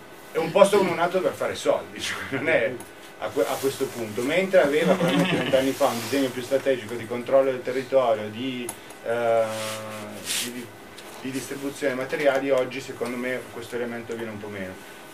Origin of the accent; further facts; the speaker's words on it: Turin, Piedmont, Italy; Vabbè, io sono torinese